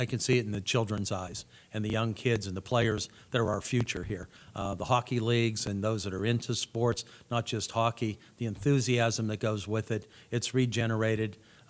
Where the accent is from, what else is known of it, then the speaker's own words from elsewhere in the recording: Johnstown, Pennsylvania, United States; And that's the kind of spirit I've always seen being a native and growing up in Johnstown.